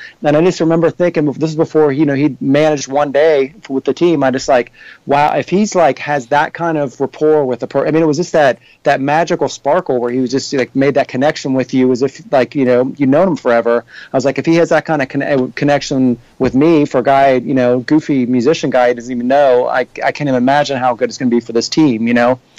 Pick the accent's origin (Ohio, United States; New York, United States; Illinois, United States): Ohio, United States; Cincinnati; Well, you know, like as you mentioned, I grew up here in Cincinnati